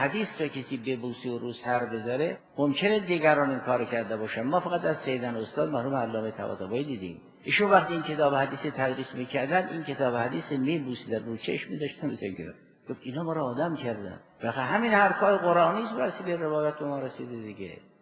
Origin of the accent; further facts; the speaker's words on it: Iran; ما هم آبایمون زرتشتی بود، ما هم ایرانی بودیم، ما هم ایرانی هستیم